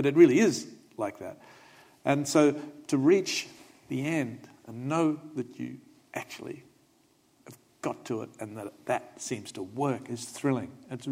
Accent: Australia; now in New York City, United States; I feel very comfortable being in New York City, but I think I'm an Australian.

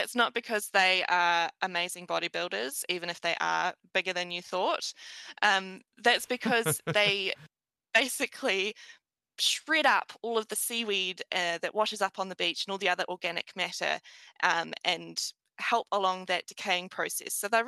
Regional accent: New Zealand; as a Kiwi who doesn't normally have to think about those things

